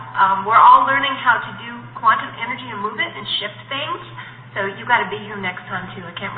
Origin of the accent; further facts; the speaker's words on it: Cottage Grove, Minnesota, United States; I'm from Cottage Grove, Minnesota, and I'm at Julie Renee's Retreat, and it's amazing.